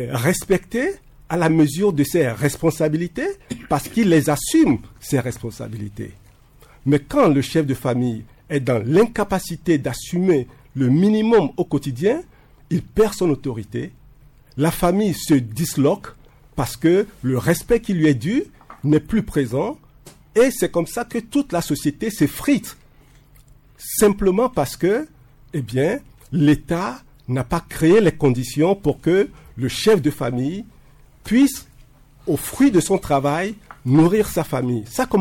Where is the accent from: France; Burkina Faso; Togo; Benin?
Togo; Nous sommes au Togo, nous sommes des Togolais.